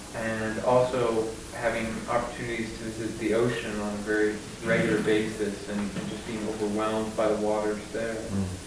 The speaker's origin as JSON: {"language": "English", "region": "Washington", "country": "United States", "tie": "born or raised there", "said": "I grew up in Washington, and my associations of water primarily have to do with identity, and particularly identity of being rooted in this area, in this place."}